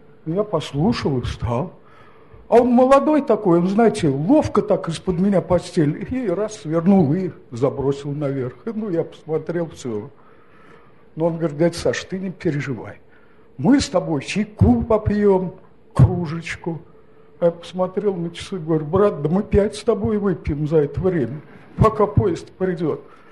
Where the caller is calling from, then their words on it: Samara, Samara Oblast, Russia; из Самары.